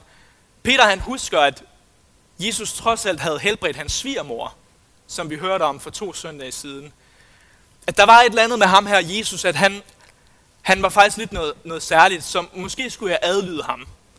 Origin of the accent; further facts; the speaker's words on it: Faroe Islands; Jeg kommer selv fra Færøerne